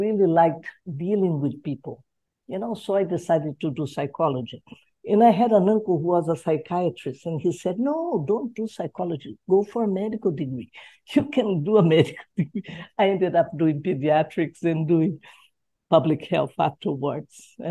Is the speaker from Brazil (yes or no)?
yes; Curitiba, Paraná, Brazil; English is a second language; I was born in Curitiba, which is a town, capital of the state of Paraná in the south of Brazil.